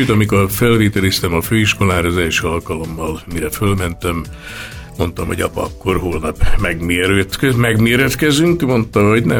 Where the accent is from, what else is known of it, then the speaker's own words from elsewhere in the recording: Pécs, Baranya, Hungary; Én Pécset nevelkedtem, a Mecsekalján laktunk, egy kis családi házban, nagymamámék neveltek.